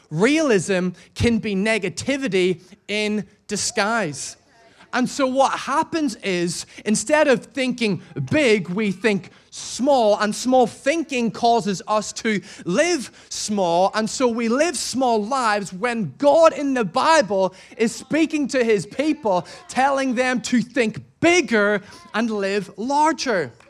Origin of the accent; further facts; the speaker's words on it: United Kingdom; It's who we are as British people.